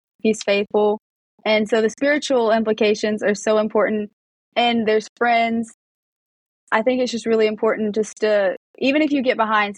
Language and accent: English; Little Magnolia, United States; I'm from Little Magnolia. It's a very small town, and somehow I have friends, not somehow, but through Bible quizzing, I have friends from all over the United States.